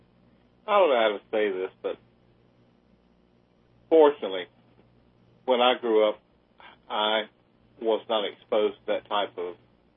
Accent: Camden, South Carolina, United States; I grew up in Camden, South Carolina, the oldest inland town in that state. And my family has lived there for 200-300 years, at least.

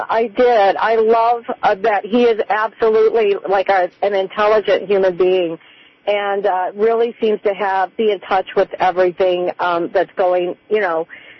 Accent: Detroit, Michigan, United States; now in Los Angeles, United States; I live in Los Angeles, but I'm from Detroit. And, you know, I just want to say Detroit is a great city to be from.

